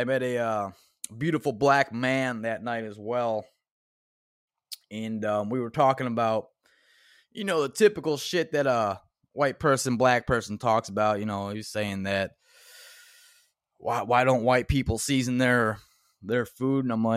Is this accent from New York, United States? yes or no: no; Illinois, United States; I'm a guest in your house. I'm from Illinois. We're in Wisconsin.